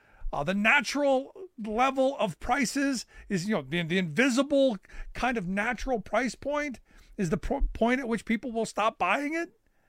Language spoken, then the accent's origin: English; Cleveland, Ohio, United States; born or raised there